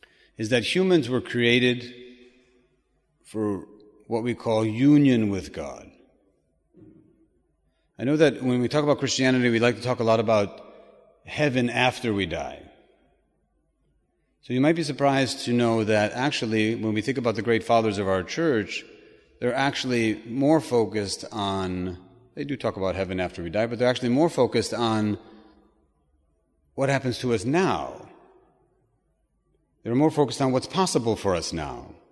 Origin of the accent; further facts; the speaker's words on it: Chicago, Illinois, United States; I grew up in the States. I grew up in Chicago.